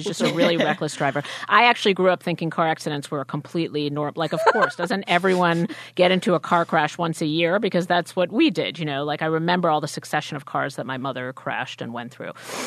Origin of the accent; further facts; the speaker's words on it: Queens, New York, United States; I grew up in New York, but a different New York because I grew up in Queens. And my father's a taxi driver and my brother's a mechanic.